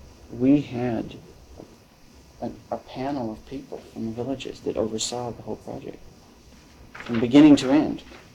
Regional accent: Siberia, Russia; Yeah, I mean, stuff that we come from Siberia, you know, ABC just had a Siberian program on

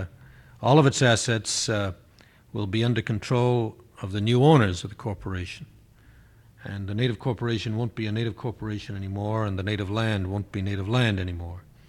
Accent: Canada; I come from Canada

